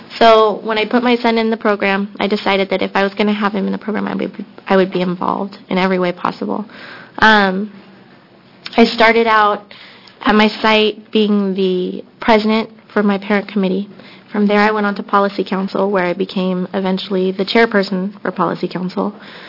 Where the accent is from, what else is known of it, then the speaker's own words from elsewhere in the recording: Salem, United States; I'm from here in Salem.